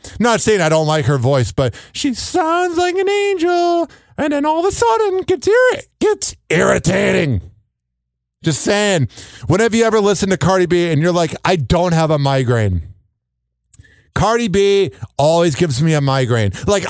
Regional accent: Chicago, Illinois, United States; I can't help it. I'm from Chicago.

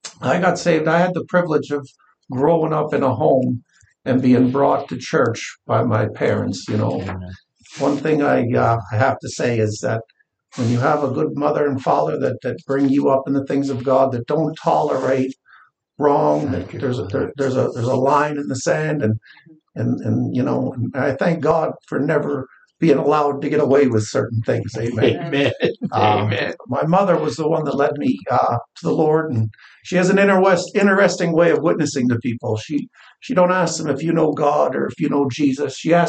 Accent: Baltimore, Maryland, United States; You know, I was raised in Baltimore, Maryland, 25 years underneath Pastor Ernie and Joan.

